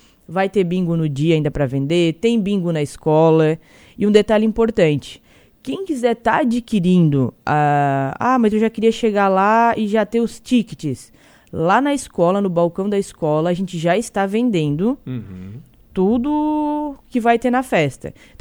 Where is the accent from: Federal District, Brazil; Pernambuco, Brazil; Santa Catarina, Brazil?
Santa Catarina, Brazil; Urussanga; Eu estou nascido e criado em Uruçanga, então eu conheço praticamente todo mundo.